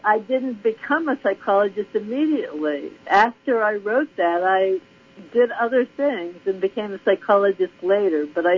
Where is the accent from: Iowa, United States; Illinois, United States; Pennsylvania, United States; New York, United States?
Pennsylvania, United States; Altoona; It was very pleasant growing up in Altoona with a lot of suburban stuff, you know, badminton in the backyard, that kind of thing. We walked to school, no one locked their doors. So it was very much a sense of community and a lovely place for a child, really.